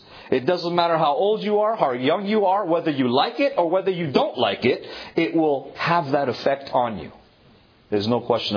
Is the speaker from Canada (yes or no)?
yes; Toronto, Ontario, Canada; When I was in Toronto, growing up in Toronto, Canada